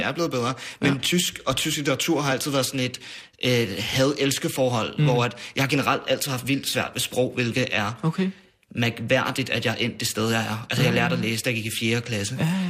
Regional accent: Værløse, Capital Region of Denmark, Denmark; jeg kommer fra Værløs, ikke? Som jo er en helt almindelig forstad uden for København, 20 km fra København.

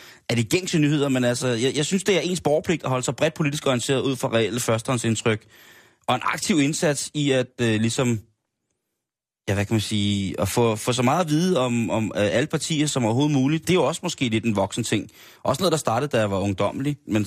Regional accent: South Korea; now in Denmark; Jeg stammer fra Sydkorea. Jeg er adopteret.

